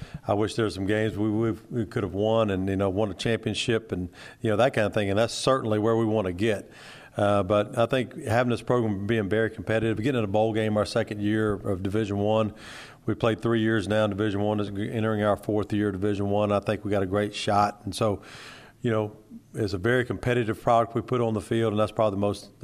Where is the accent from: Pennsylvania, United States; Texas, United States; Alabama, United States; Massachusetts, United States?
Alabama, United States; Mobile; I felt like coming to Mobile, my hometown, in a great school like South Alabama, to have this opportunity was once in a lifetime.